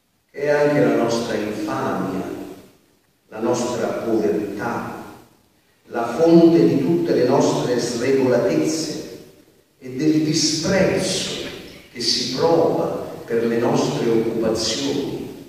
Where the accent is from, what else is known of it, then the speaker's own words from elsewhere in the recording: Naples, Campania, Italy; per me sono napoletano